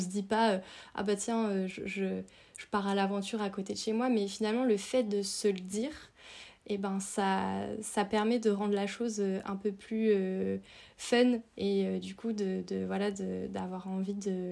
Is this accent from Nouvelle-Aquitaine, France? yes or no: yes; Nouvelle-Aquitaine, France; puisque j'ai grandi en Dordogne. Et donc, il n'y a ni la montagne, ni la mer